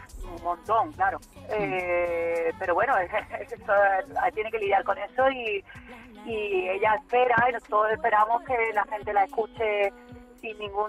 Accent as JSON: {"language": "Spanish", "town": "Málaga", "region": "Andalusia", "country": "Spain", "said": "Málaga es mi tierra y es el sitio al que volver, porque he estado mucho tiempo viviendo fuera"}